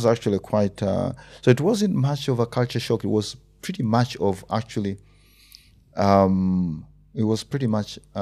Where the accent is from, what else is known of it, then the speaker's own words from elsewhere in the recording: Kenya; people have always, known that I'm Kenyan